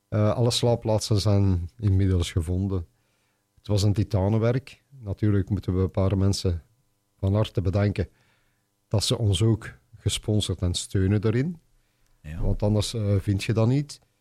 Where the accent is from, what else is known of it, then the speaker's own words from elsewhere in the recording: Bruges, Flanders, Belgium; ik ben van Brugge